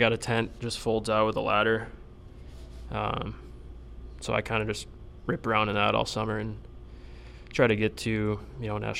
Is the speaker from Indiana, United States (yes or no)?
no; Eden, New York, United States; Tight-knit. You knew everybody. It's a great town, and it's nice to go back in the summer and see everybody there, but growing up there was perfect.